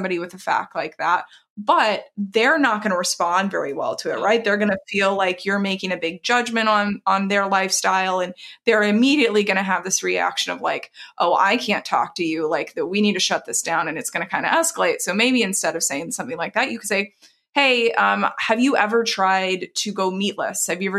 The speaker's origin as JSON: {"language": "English", "region": "the South", "country": "United States", "tie": "born or raised there", "said": "I grew up in the South. I grew up in an area that is not necessarily aligned with my views today."}